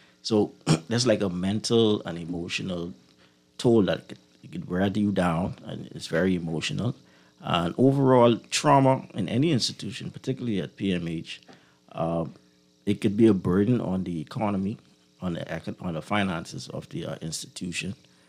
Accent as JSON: {"language": "English", "region": "New Providence", "country": "Bahamas", "tie": "born or raised there", "said": "To start with, I grew up in the Over the Hill community, and you know that community is very troubled, a lot of young men's gang violence, etc."}